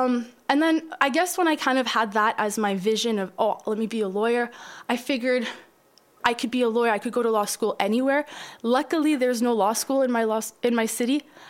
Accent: Sudbury, Ontario, Canada; now in Montreal, Canada; Just for some context, I come from Sudbury, Ontario. Shout out, love this place. And it's about 4 hours north of Toronto.

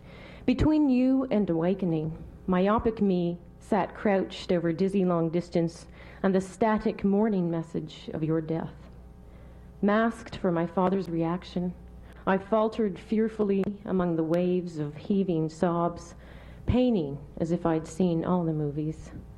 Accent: Scotland, United Kingdom; grandfather had died in Scotland. That's where I'm from, if you didn't figure out it from the last poem. I was born in Scotland.

